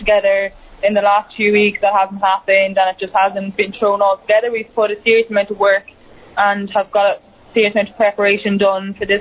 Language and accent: English; Munster, Ireland; Yeah, so I'm from Munster.